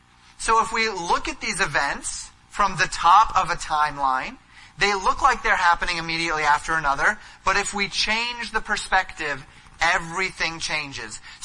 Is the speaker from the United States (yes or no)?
yes; Colorado, United States; It's almost as if, growing up in Colorado, we would go up to the mountains.